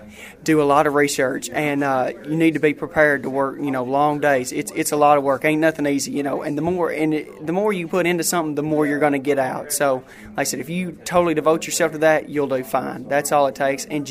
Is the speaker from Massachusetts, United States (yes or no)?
no; Tennessee, United States; I'm from Robertson County, Tennessee.